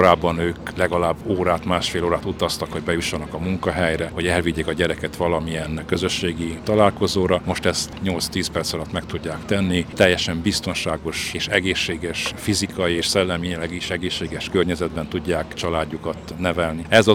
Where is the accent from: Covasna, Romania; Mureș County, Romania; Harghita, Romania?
Covasna, Romania; Kézdivásárhely; Kézdivásárhelyi vagyok, ismerem városom történelmét, ez egy széhes város